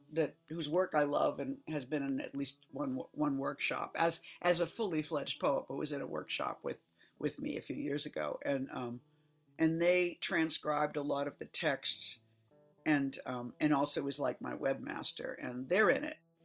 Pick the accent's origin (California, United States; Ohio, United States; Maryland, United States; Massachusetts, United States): Massachusetts, United States; Boston; I grew up in Boston. When I got out of college, I went to Europe and hitchhiked for 6 months.